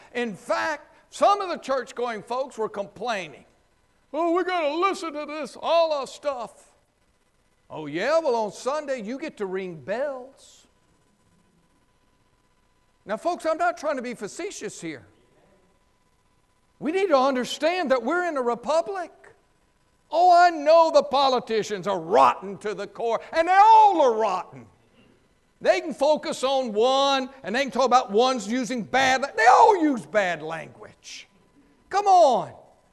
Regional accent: the South, United States; Hell, I grew up in the South.

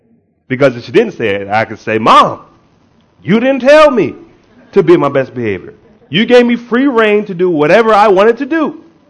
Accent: Harrisburg, Pennsylvania, United States; Born and raised in Harrisburg, Pennsylvania, to … I'm the youngest of three sons.

